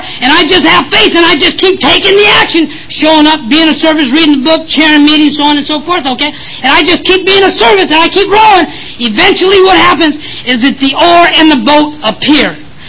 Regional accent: Vallejo, California, United States; For me to walk down the streets of Vallejo, California, my hometown, clean and sober, going to an A&A meeting

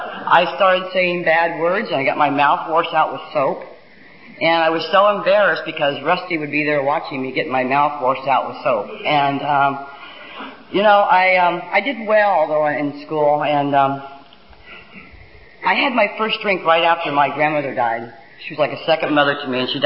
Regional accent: Kansas City, Missouri, United States; born there; I was born in Kansas City, Missouri. For those of you that don't know it, Missouri is known as the Show Me State.

